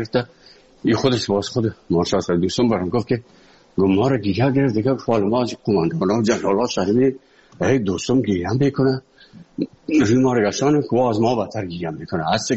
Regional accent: Afghanistan; now in Moscow, Russia; از افغانستان برامدیم آمدیم سه مسکو

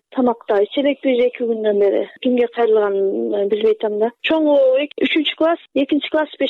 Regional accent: Osh, Osh Region, Kyrgyzstan; Оштон болом, жалгыз бой энемин. 3 балам бар, Советский Арыштыйна коллективная 36-да турам, квартирада турам.

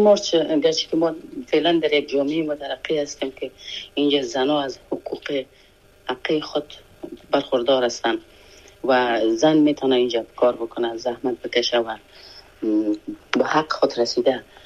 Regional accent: Afghanistan; moved away as an adult; now in France; من تقریبا یک 5 روز 6 روز بعد از او از افغانستان برآمدم، فرانسه آمدم

